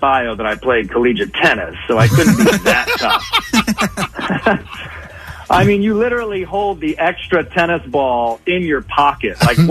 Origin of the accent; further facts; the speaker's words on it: Ann Arbor, Michigan, United States; Yeah, I'm from Ann Arbor. I'm the youngest of four kids.